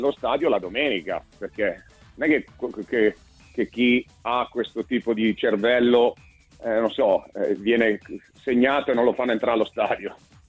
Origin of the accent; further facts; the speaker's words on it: Lombardy, Italy; seppur fossi e sono milanese / cremonese di generazione